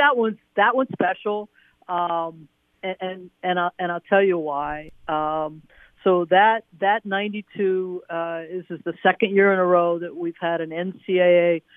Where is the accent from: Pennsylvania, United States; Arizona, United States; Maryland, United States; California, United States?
Maryland, United States; I mean, me growing up in Maryland, I knew that about Penn State.